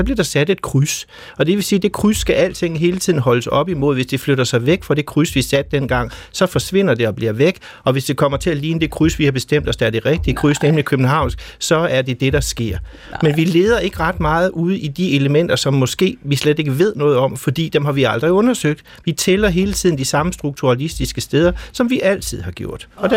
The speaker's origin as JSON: {"language": "Danish", "region": "West Jutland", "country": "Denmark", "said": "fordi vi kommer fra Vestjylland"}